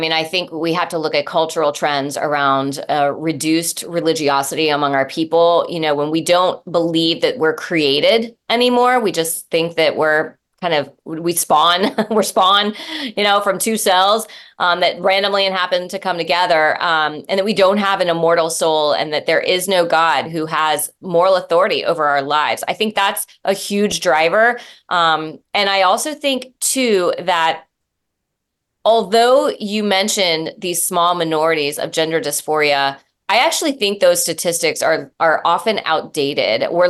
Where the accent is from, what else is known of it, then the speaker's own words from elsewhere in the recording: Leesburg, Virginia, United States; say like my hometown here in Leesburg, Virginia, you know, we've got Democratic majorities here.